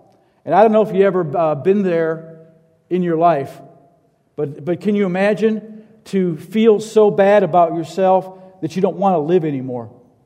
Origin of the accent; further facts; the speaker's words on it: St. Paul, Minnesota, United States; So I grew up in church. And the city where I'm from is St. Paul, Minnesota, is predominantly Catholic, 65% of the city.